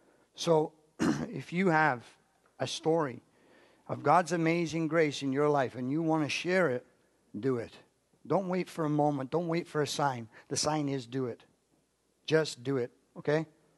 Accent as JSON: {"language": "English", "country": "United Kingdom", "said": "I'm European. Give me a full cup. Anyway. Actually, I'm British, not European."}